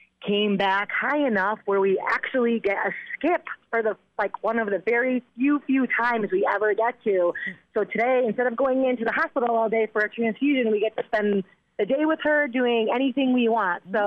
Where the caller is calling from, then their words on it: Plainville, Connecticut, United States; I'm actually in Plainville.